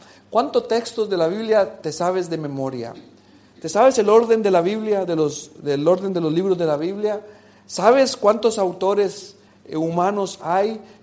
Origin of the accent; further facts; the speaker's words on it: Costa Rica; hace un tiempo en mi país, en Costa Rica, hice un reto